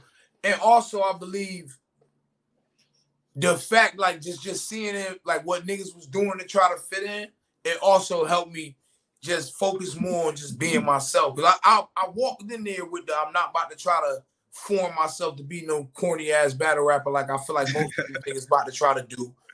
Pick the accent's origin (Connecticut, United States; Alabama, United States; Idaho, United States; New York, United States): Connecticut, United States; Hartford; a lot of shit y'all don't recognize because I'm from Hartford. It ain't popular.